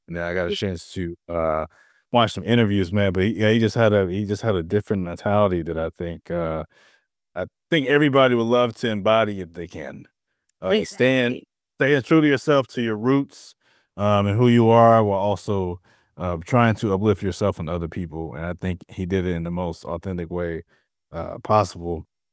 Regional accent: St. Louis, Missouri, United States; So I'm from St. Louis and I live in St. Louis.

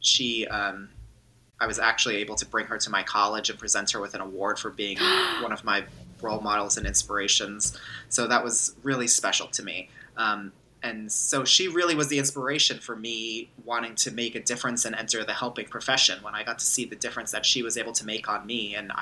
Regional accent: New Jersey, United States; I grew up with my mom, my dad, a sister, and a dog in New Jersey, right outside of New

